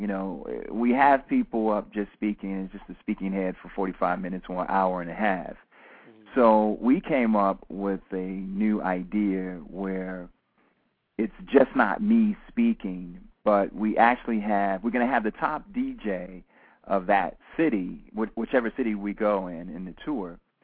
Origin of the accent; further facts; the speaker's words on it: Chicago, Illinois, United States; Hey, I'm from Chicago, man, you know.